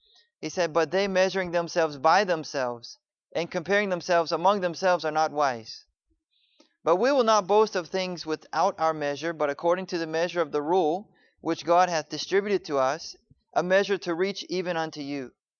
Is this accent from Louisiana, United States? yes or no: no; Georgia, United States; You know, my wife is from Pennsylvania. I'm from Georgia. There's a little dialect different there.